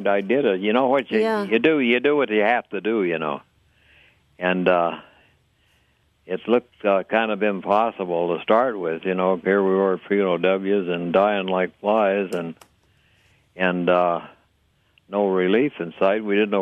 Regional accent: Montana, United States; And I was raised in the outdoor, and I knew kind of how to take care of myself

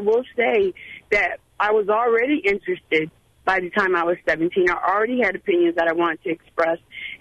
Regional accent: Florida, United States; I am originally from Florida, and I was born in the early 70s. And my dad was a minister, so, you know, I grew up Southern Baptist.

